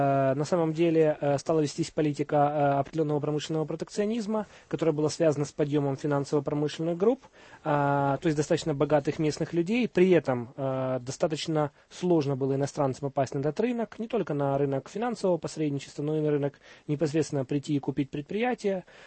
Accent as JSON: {"language": "Russian", "region": "Kyiv", "country": "Ukraine", "said": "я вам говорю как киевлянин, то есть у нас по большому счету в Киеве все прекрасно понимают."}